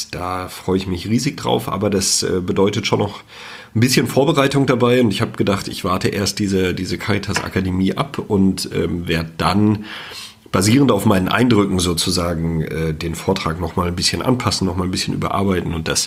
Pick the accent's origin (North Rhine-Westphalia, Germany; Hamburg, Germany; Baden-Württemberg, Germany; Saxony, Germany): North Rhine-Westphalia, Germany; Ich komme ja selber aus dem Sauerland